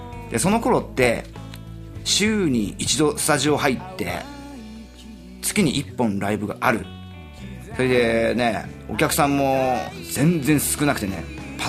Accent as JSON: {"language": "Japanese", "region": "Ibaraki", "country": "Japan", "tie": "born or raised there", "said": "俺の地元は茨城県"}